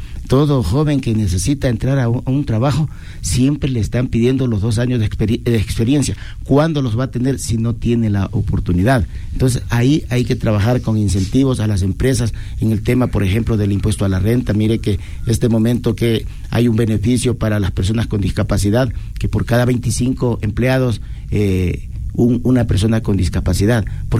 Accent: Ventanas, Los Ríos, Ecuador; Yo soy de la provincia de Los Ríos, sí, de Ventanas, de un pueblo que se llama Chacarita. Hermoso pueblo, sí.

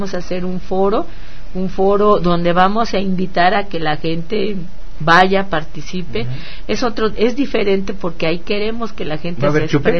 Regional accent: Álvaro Obregón, Mexico City, Mexico; Yo que provengo del área de Álvaro Obregón

